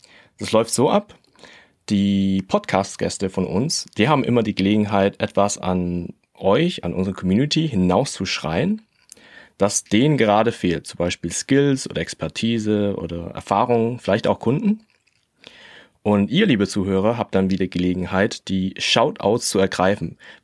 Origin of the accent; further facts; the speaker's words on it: Shanghai, China; Ich war da 2 Wochen in China, in Shanghai genauer gesagt. Ich komme auch aus Shanghai, bin auch dort geboren.